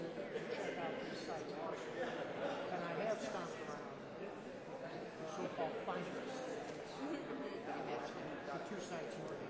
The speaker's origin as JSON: {"language": "English", "region": "Florida", "country": "United States", "said": "I'm originally from Florida."}